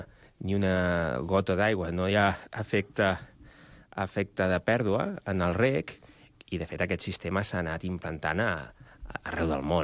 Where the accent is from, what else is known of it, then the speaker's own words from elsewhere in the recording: Catalonia, Spain; I jo crec que una mica nosaltres, com a catalans, hem també de fixar-nos en un país que és també petit